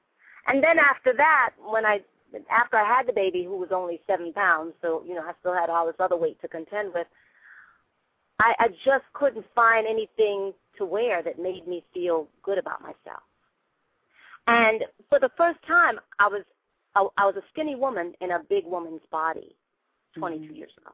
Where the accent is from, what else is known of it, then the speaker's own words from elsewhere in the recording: Trinidad & Tobago; now in United States; I'm dark-skinned. And so when I came up from Trinidad, you know, Black people in America, well, we were African-American now, but we were Black then.